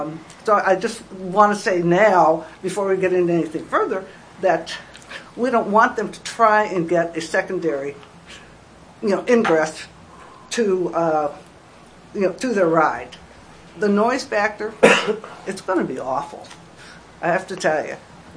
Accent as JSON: {"language": "English", "town": "Detroit", "region": "Michigan", "country": "United States", "said": "You know, I came from Detroit, okay? I know what congestion is."}